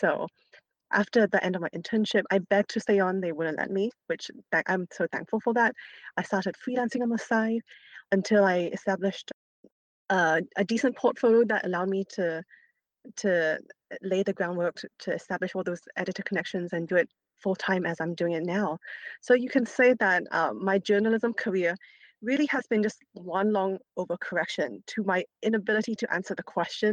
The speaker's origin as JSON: {"language": "English", "country": "Malaysia", "tie": "born or raised there", "second_language": "English", "said": "I am from Malaysia, as you pointed out. So sometimes I really interrogate my experiences of like growing up in a country that with rich like tropical wildlife that the outside world would call exotic"}